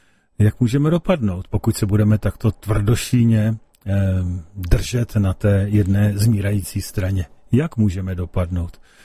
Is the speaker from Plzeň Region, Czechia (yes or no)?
yes; Plzeň, Plzeň Region, Czechia; Opravdu to je kapela, na který jsem jako Plzeňák hrdý, neboť oni jsou takéž z Plzně.